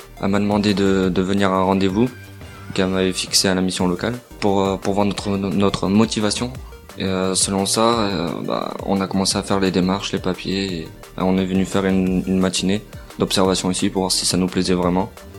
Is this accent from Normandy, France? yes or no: no; Reims, Grand Est, France; j'ai 19 ans, enfin, je viens de Reims